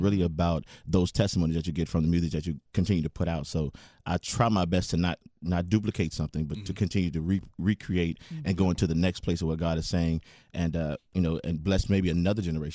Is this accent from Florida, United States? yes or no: no; Chicago, Illinois, United States; You know, we're from Chicago.